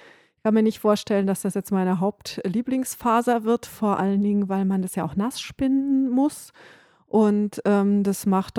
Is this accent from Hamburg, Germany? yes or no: no; North Rhine-Westphalia, Germany; Da, wo ich aufgewachsen bin in Ostwestfalen, das ist Flachsgegend